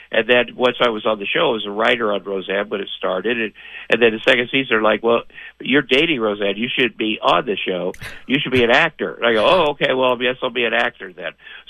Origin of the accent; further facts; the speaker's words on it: Ottumwa, Iowa, United States; out of Ottumwa, Iowa. I grew up in a small town. Get on TV once doing stand up. Then everybody in my hometown will love me.